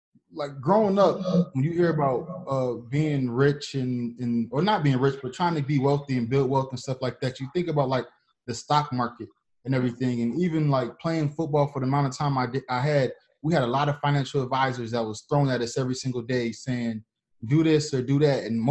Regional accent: Guam; born there; also born or lived in New Jersey / Virginia / Florida; We moved around a whole lot. I was born in Guam. We moved to New Jersey, from New Jersey to Virginia. Then from Virginia, we moved to Florida. Then from Florida back to New Jersey, then back to Florida.

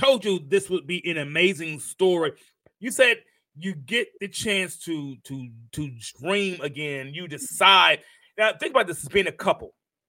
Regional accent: Mount Vernon, New York, United States; Listen, I know. I'm from Mount Vernon, New York. Trust me, I know.

